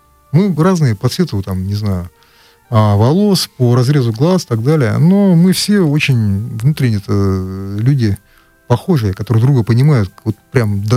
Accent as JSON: {"language": "Russian", "region": "Buryatia", "country": "Russia", "said": "все понимают, что я бурят, все понимают, что я представляю Бурятию."}